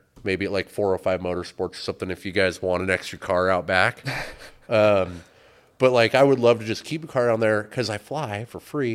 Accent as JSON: {"language": "English", "region": "Pacific Northwest", "country": "United States", "said": "I'm very thankful that I'm from the Northwest and I have zero intentions of leaving it."}